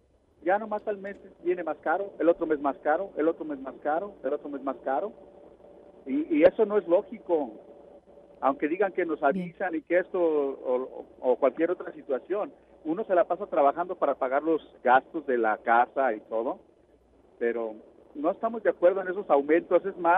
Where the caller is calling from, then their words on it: Oxnard, California, United States; soy yo, de Oxnard.